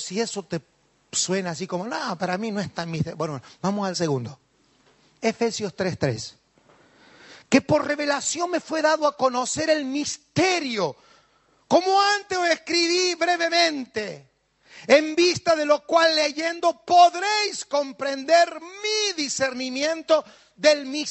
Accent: Argentina; now in Spain; usted sabe que yo vengo de allá de Argentina

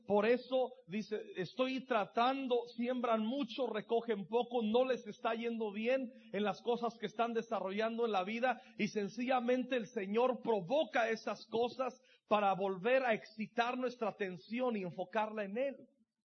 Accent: Michoacán, Mexico; Una vez yo fui a Zamora, en Michoacán, yo soy de Michoacán

